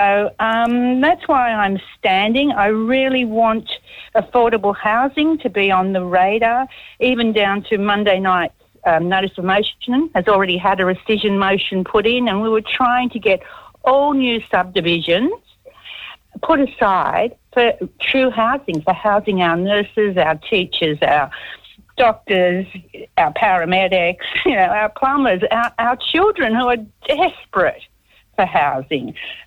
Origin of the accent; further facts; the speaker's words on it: Port Kembla, New South Wales, Australia; I grew up in Port Kembla, so low socioeconomic with high migrant population.